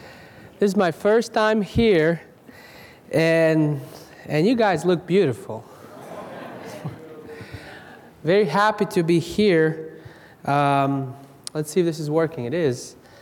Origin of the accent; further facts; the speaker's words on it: Croatia; I'm from Croatia. My father is Serbian, though.